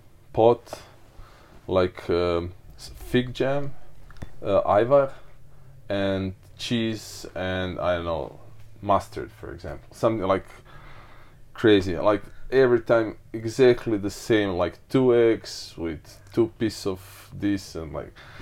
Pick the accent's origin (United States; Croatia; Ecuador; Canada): Croatia; Yeah, so yeah, I'm from Croatia. I was born and raised in Croatia